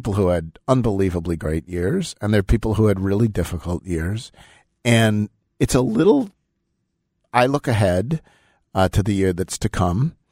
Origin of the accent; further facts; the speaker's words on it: Buffalo, New York, United States; born there; So I was conceived in Boston, born in Buffalo.